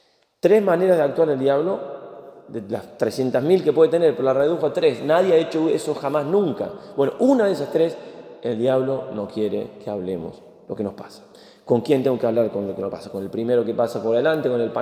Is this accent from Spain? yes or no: yes; Spain; Venimos de España, somos españoles